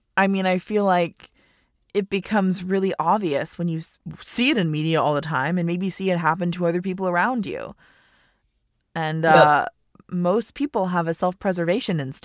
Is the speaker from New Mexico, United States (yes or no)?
no; Vermont, United States; I always felt so represented by that because I'm from Vermont.